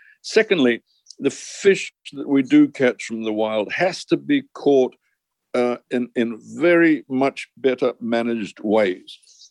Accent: Fiji; As I mentioned, I come from Fiji, and my background is really in rural development.

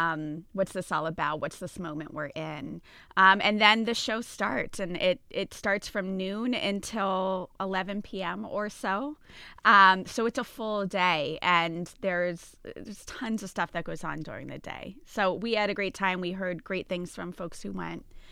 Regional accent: Exeter, New Hampshire, United States; born there; I grew up, I was born in Exeter, New Hampshire, and we used to go to the Stratford Fair all the time up there.

